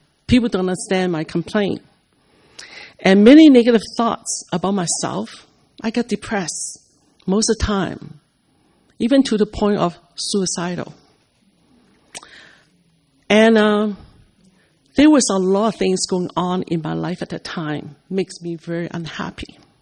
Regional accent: Sudbury, Ontario, Canada; I'm from Sudbury, Ontario, Canada.

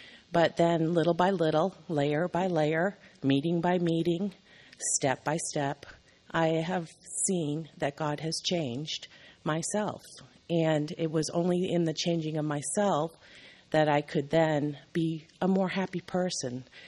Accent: San Antonio, Texas, United States; I'm from San Antonio.

